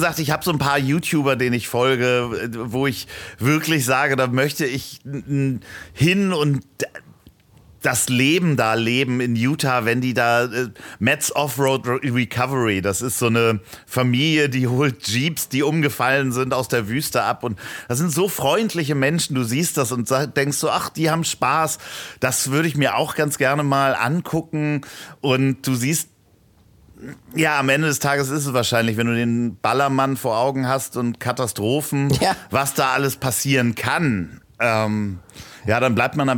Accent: Germany; Und ich so, nee, ich komme aus Deutschland.

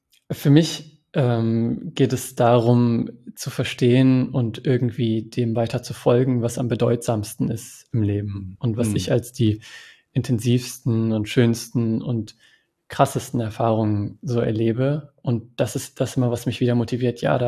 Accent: Germany; ich komme aus Deutschland, meistens nur Felder und Dörfer, die sich abwechseln, viel mehr passiert nicht.

